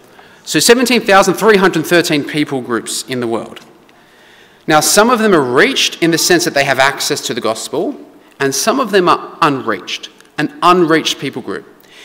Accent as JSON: {"language": "English", "country": "Australia", "said": "And I'm from the Anglo-Australian people group."}